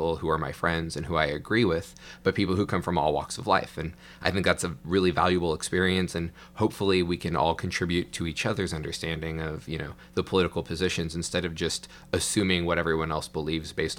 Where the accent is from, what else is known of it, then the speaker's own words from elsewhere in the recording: California, United States; I'm from Orange County, California.